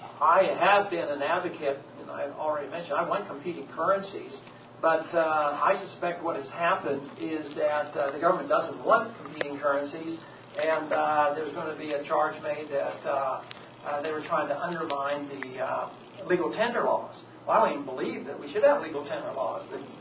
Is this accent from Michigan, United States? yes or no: no; Texas, United States; And ironically, I'm from Texas. I have a nuclear power plant in my district.